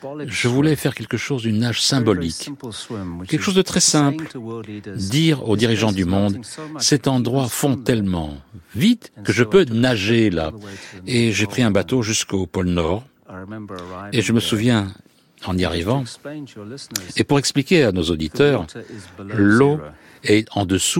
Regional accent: South Africa; J'ai grandi dans l'Afrique du Sud de l'apartheid.

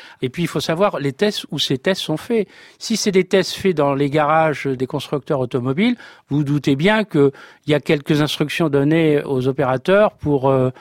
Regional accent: France; on est Français.

